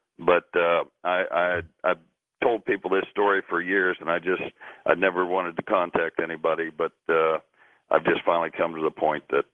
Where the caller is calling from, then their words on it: Vero Beach, Florida, United States; Yeah, I'm calling from Vero Beach.